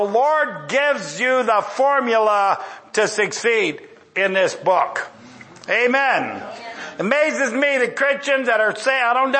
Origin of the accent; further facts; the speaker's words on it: Ireland; And number two, I'm Irish. I don't even agree with myself sometimes.